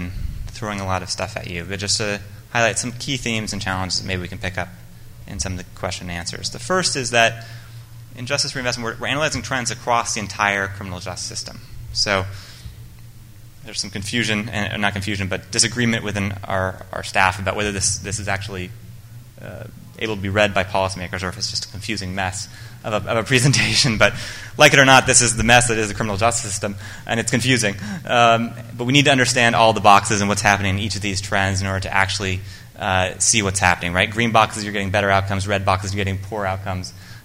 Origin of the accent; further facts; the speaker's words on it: Oregon, United States; about the size of my hometown in Oregon